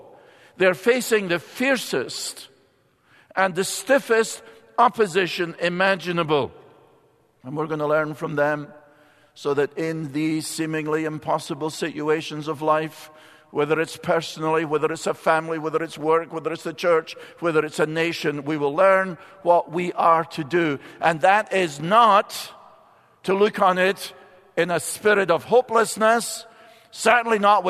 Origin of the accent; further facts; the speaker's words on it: Scotland, United Kingdom; Being Scottish, we didn't have cheerleaders. The weather's too cold for that.